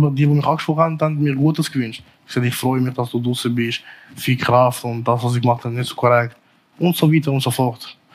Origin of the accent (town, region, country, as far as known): Zurich, Switzerland